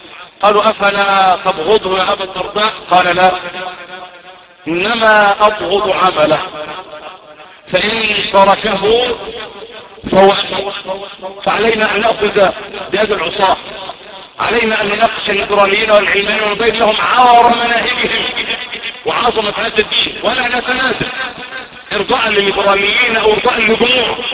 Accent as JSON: {"language": "Arabic", "country": "Egypt", "said": "اللهم احفظ بلدنا مصر من كل سوء."}